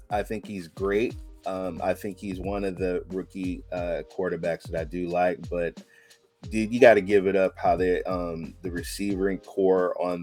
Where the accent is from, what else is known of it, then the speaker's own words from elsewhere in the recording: Raleigh, North Carolina, United States; Yes, I am. I'm from Raleigh, North Carolina.